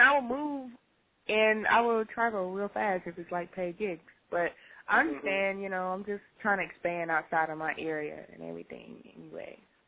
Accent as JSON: {"language": "English", "region": "North Carolina", "country": "United States", "said": "I'm from North Carolina."}